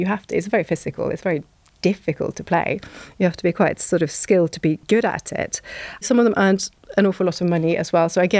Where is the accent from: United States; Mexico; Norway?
Norway; I used to love ice skating growing up in Norway.